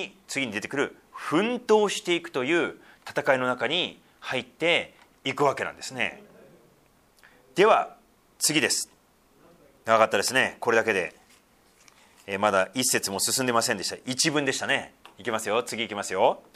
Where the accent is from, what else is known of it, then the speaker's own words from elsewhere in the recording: Sendai, Miyagi, Japan; 仙台は私は生まれ育ったところです。生まれてない、育ったところですね。